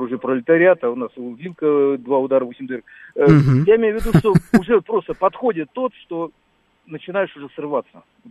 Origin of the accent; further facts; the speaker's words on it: Moscow, Russia; Я в Москве прожил всю свою жизнь.